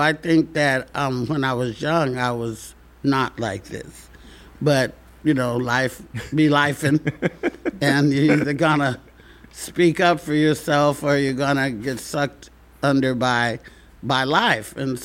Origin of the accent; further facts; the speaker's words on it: Arkansas, United States; I got 7 brothers and sisters. We're from Arkansas.